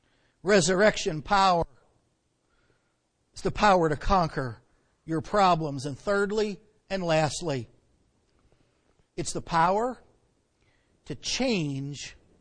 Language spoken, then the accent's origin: English; Bethlehem, Pennsylvania, United States; I'm from Bethlehem, Pennsylvania. Bethlehem is often called the Christmas City for obvious reasons.